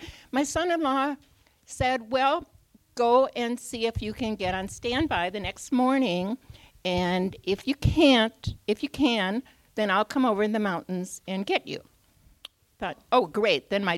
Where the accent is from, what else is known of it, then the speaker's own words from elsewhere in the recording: Minnesota, United States; I mean, I am from Minnesota, no.